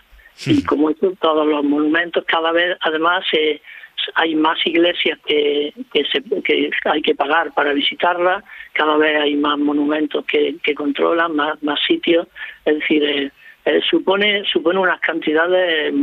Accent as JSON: {"language": "Spanish", "town": "Córdoba", "region": "Andalusia", "country": "Spain", "said": "Yo que soy de Córdoba."}